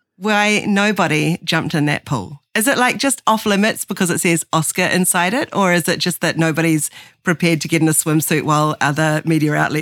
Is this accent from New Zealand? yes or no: yes; New Zealand; As a New Zealander, it's basically national law that if there's a pool, you must jump in it.